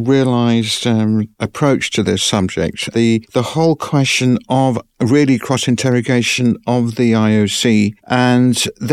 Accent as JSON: {"language": "English", "region": "London", "country": "United Kingdom", "tie": "born or raised there", "said": "I remember the Soviet Union, and I remember growing up in London, and I remember the same thing."}